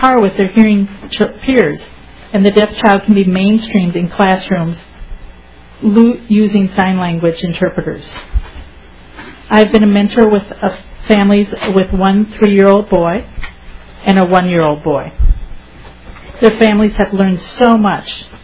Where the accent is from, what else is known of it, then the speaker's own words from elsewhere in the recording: Ogema, United States; I'm from Ogema